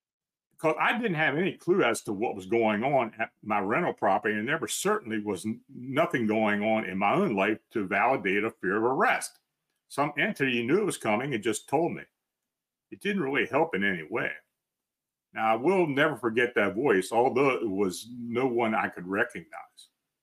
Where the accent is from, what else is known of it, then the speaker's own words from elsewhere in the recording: Lynnwood, Washington, United States; I'm from Linwood, Washington.